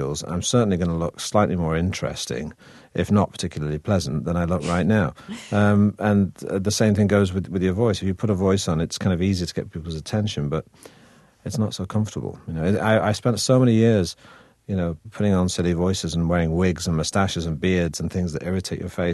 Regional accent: Manchester, North West England, United Kingdom; accent: northern; because, of course, I'm from Manchester, so I have a northern accent, a regional accent, which is what it was, quite pronounced.

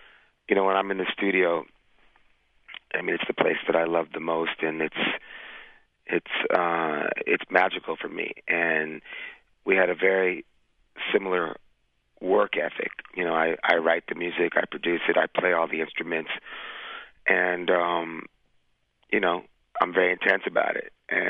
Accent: New York City, New York, United States; Well, I grew up in New York City and... you know, I was born in 1964, so, you know, I grew up in a perfect time to catch

